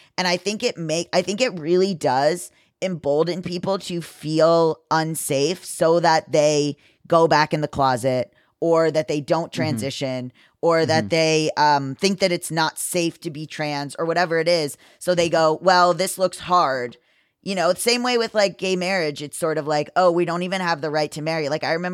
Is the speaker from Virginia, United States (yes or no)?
no; Florida, United States; I'm from Florida, and I have been alarmist in the past.